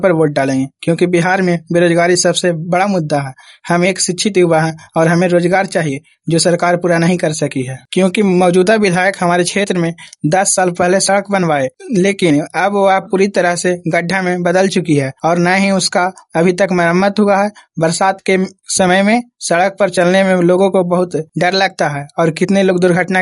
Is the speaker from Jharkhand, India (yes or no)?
no; Bihar, India; मैं नगरनासा ब्लॉक का रहने वाला हूँ।